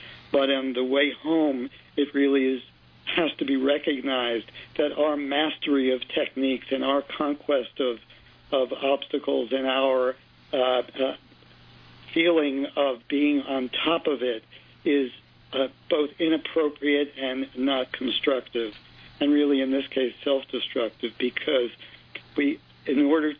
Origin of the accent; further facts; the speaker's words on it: New York City, New York, United States; a tangible discovery that I have made growing up in New York City and having all the equipment that goes along with that, which is basically cynicism.